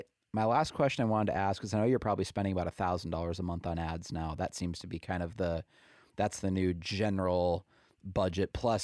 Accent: Willmar, Minnesota, United States; now in Naples, United States; I live in Naples, Florida now, but I'm originally from Wilmer, Minnesota, which is about 2 hours west of the Twin Cities.

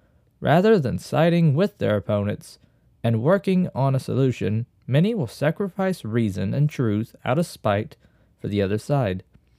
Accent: United States; I am an American conservative, and I see it as my duty to defend the American tradition the best way I see fit.

